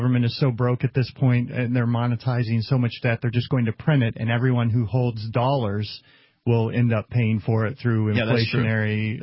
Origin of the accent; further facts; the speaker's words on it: Texas, United States; I'm a Texan. Come on.